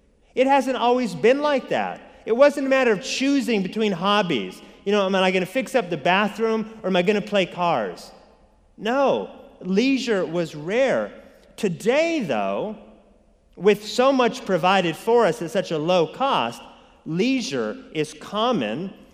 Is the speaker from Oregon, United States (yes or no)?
yes; Oregon, United States; Well, I grew up in Oregon, and in my entire youth, I'd say 0 to 21, I never went to a funeral.